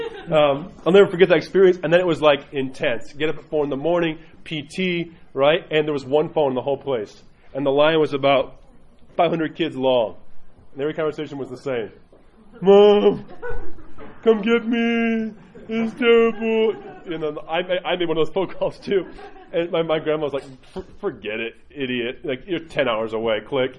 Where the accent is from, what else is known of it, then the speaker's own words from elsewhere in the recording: New York, United States; where I grew up in New York